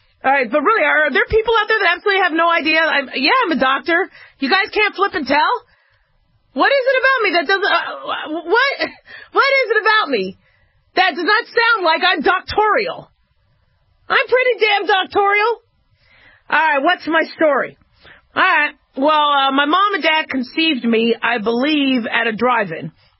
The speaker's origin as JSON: {"language": "English", "town": "Los Angeles", "region": "California", "country": "United States", "tie": "born there", "said": "And then I was born in Los Angeles."}